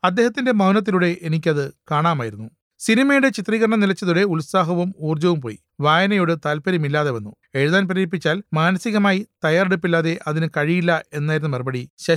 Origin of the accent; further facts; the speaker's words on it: Kuttanad, Kerala, India; ഞങ്ങൾ രണ്ടുപേരും കുട്ടനാട്ടുകാർ, അടുത്ത ബന്ധുക്കളും.